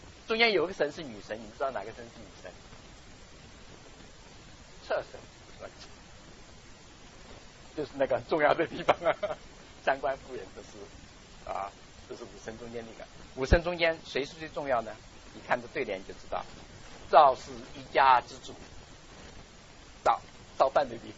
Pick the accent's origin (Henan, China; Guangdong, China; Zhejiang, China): Zhejiang, China; Wenzhou; 我是温州人， 不是小的时候是温州人，我是温州人的。其实我在温州只住过一年